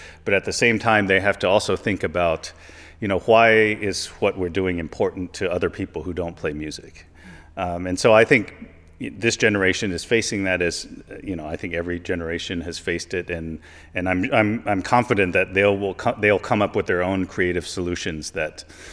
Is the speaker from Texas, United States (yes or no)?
no; Nashville, Tennessee, United States; Well, I grew up in Nashville, Tennessee.